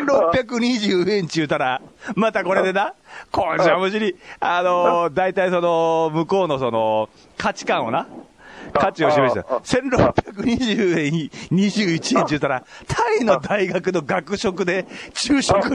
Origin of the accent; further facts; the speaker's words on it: Oita, Japan; 俺、大分で育ったけど、